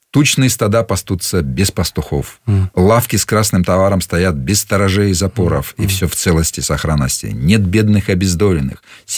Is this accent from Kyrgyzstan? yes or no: yes; Kyrgyzstan; Здравствуйте, говорю, я журналист из Кыргызстана.